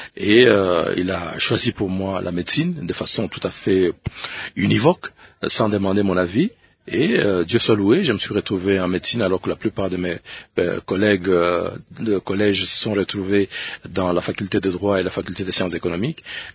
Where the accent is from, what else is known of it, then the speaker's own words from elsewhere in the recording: Lubumbashi, Haut-Katanga, DR Congo; J'ai grandi à Lubumbashi dans plusieurs communes, que ce soit ce qu'on appelait commune Albert, qui est devenue commune Kamalondo, commune Kenya, et puis commune Katuba.